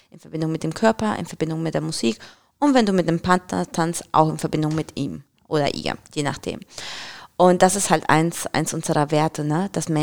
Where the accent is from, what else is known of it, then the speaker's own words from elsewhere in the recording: Colombia; German is a second language; now in Germany; Ich komme ja ursprünglich aus Kolumbien, falls sich die Zuhörer schon fragen, was das für ein Akzent ist. Trotz deutschen Namens, ich komme aus Kolumbien.